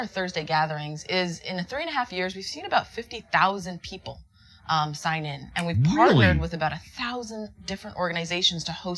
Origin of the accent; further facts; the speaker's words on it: Canada; now in Miami, United States; So I'm from Canada.